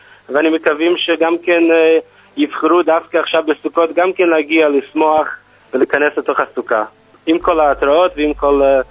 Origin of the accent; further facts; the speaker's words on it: New York, United States; now in Israel; אני מקור מניו יורק.